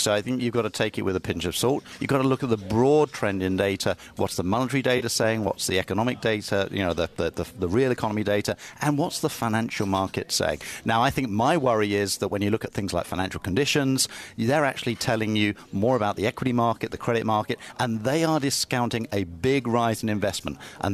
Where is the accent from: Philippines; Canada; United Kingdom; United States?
United Kingdom; I'm a Brit. I'm a Brit.